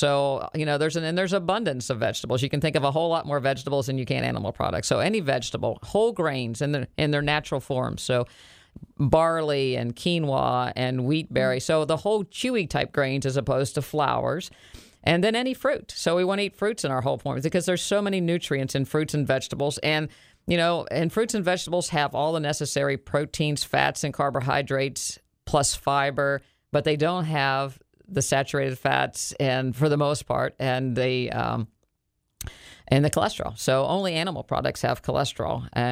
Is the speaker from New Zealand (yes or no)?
no; Morgantown, West Virginia, United States; Yes, I grew up in Morgantown, West Virginia.